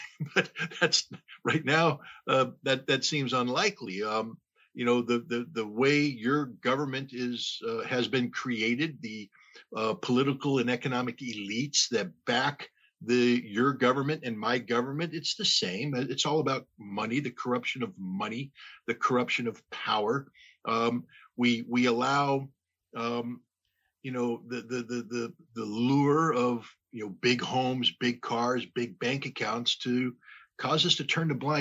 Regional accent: United States; I am an American. I'm a proud American. I love my country.

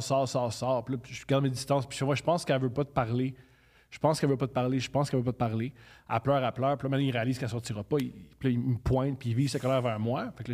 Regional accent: Montreal, Quebec, Canada; Je viens de Montréal.

